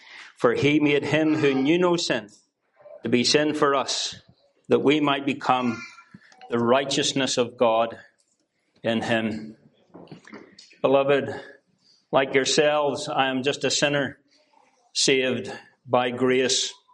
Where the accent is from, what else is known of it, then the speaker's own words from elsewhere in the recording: Belfast, Northern Ireland, United Kingdom; I come originally from East Belfast in Northern Ireland.